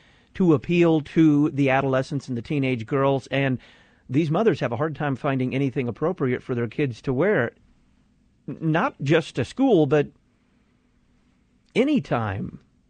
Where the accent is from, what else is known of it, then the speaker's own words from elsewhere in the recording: Dallas, Texas, United States; I remember when I was growing up in Dallas, Texas, the only schools that had uniforms were the Catholic schools.